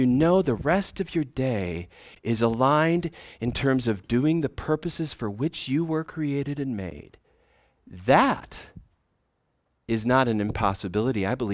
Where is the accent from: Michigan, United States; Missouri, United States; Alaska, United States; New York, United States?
Michigan, United States; Frankenmuth; Happened in my hometown in Frankenmuth, Michigan, well before I was born. This is a little small town